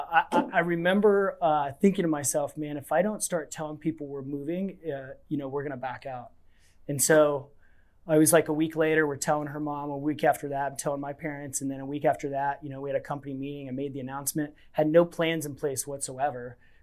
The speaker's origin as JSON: {"language": "English", "town": "Leavenworth", "region": "Kansas", "country": "United States", "tie": "born or raised there", "said": "So I grew up in Leavenworth, Kansas, and you know, it was great for that town."}